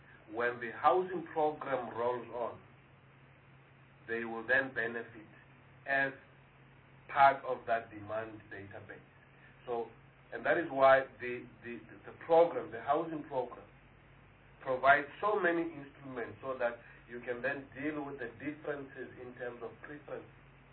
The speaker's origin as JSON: {"language": "English", "town": "Soweto", "region": "Gauteng", "country": "South Africa", "tie": "born or raised there", "said": "Even where I grew up in Soweto, in Klipspruit, we had four."}